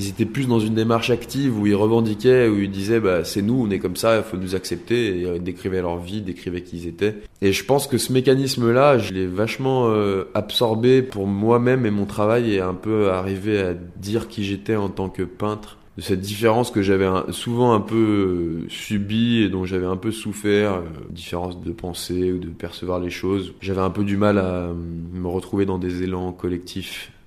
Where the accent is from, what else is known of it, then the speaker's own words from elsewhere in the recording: Lyon, Auvergne-Rhône-Alpes, France; born there; moved away; Je suis né à Lyon, je suis parti de Lyon en 2003 ou 2004.